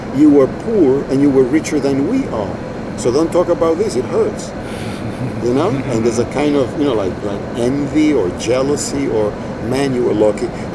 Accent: Cuba; I come from Cuba having read the French symbolists in lousy, third-rate translations.

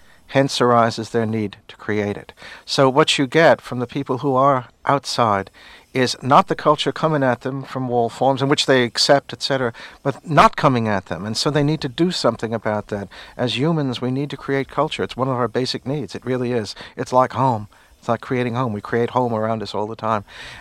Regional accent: New Jersey, United States; born there; now in California, United States; And of course, we live in California, but I was born in New Jersey.

